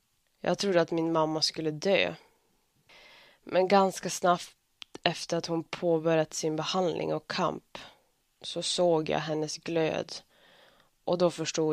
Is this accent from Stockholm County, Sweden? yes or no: no; Örnsköldsvik, Västernorrland County, Sweden; när jag bodde hemma i Övik och bara kunde träna på kvällarna